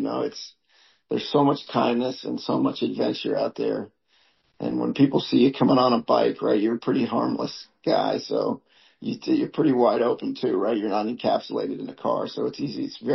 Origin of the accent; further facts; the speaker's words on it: Tallahassee, Florida, United States; And I tell them I'm from Tallahassee, Florida.